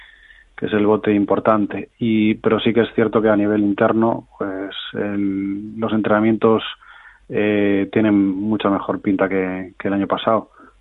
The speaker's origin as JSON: {"language": "Spanish", "region": "Galicia", "country": "Spain", "said": "En mi tierra la gran diferencia que hay es que sales a competir"}